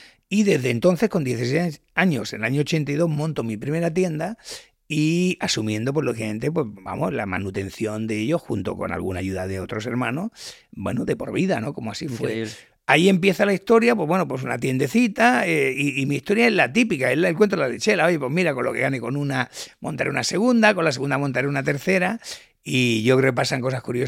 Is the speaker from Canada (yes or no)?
no; Badalona, Catalonia, Spain; born there; yo nací en Badalona junto con mi hermana menor. Los primeros nacieron en Barcelona, luego otros en Santa Coloma y luego ya los tres últimos nacimos en Badalona.